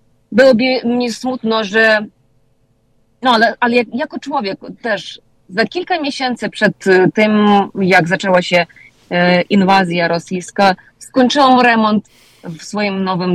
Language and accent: Polish; Ukraine; jako dziennikarka, jako Ukrainka, która zawsze wiedziała o tym, czym jest Rosja